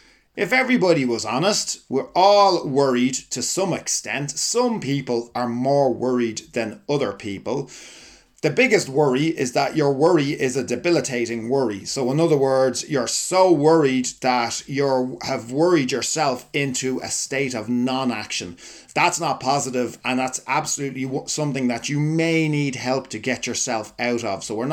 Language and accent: English; Ireland; As Irish people, we're great at doing that, putting worries into the back of the head.